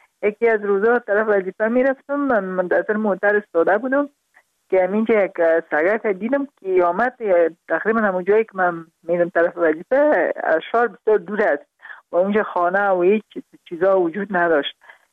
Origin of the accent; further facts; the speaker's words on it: Kabul, Afghanistan; born there; also born or lived in Parwan; در خود شهر کابل به دنیا آمدیم، من از پروان هستم.